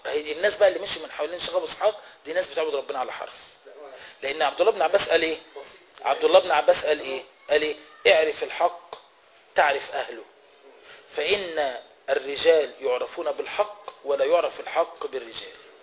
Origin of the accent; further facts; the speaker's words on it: Egypt; ده احنا مصريين مع بعض